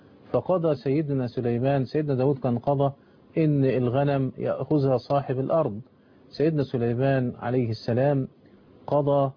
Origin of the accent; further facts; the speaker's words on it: Egypt; كما كان الأمر عندنا في مصر.